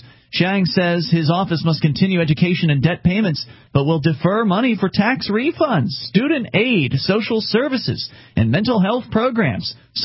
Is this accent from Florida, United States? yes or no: yes; Florida, United States; now in California, United States; I mean, I'm not used to this because I'm from Florida, Dale. There's no income tax there